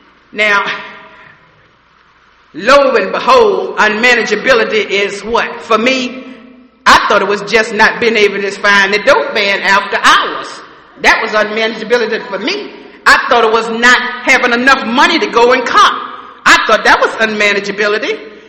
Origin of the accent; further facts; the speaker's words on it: Missouri, United States; Okay, yeah, they saying all this, but I'm from Missouri. Show me.